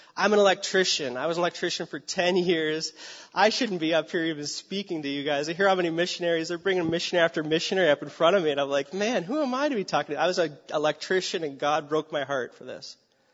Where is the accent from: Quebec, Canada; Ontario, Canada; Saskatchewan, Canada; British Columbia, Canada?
Ontario, Canada; Cambridge; We're from Cambridge, and just driving through Cambridge last night, it's like, man, there is so many hurting people who need help here